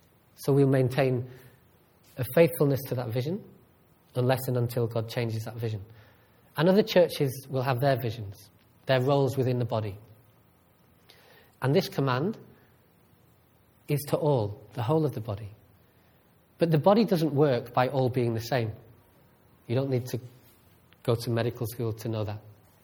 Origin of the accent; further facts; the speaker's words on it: United Kingdom; I began to feel the affinity as a Brit for the British athlete.